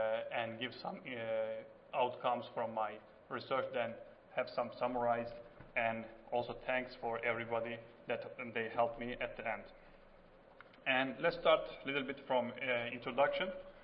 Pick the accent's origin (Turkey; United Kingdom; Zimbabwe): Turkey; English is a second language; moved away as an adult; now in United States; from Turkey. I am studying in the Department of Plant Science in South Dakota State University